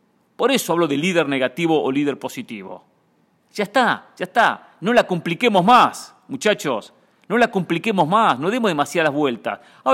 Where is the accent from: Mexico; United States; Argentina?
Argentina; No me interesa, porque no estoy aquí como argentino, estoy aquí como periodista deportivo.